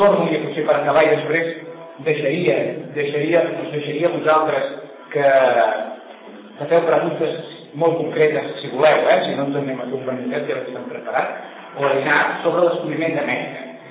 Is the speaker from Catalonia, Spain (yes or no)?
yes; Arenys de Munt, Catalonia, Spain; jo vinc d'Arenys de Munt, Arenys de Munt